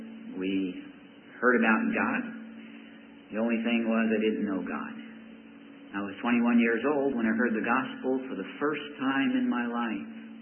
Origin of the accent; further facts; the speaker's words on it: Iceland; When you're born in Iceland, you're born into the Lutheran Church. That's automatic. I grew up in the Lutheran Church.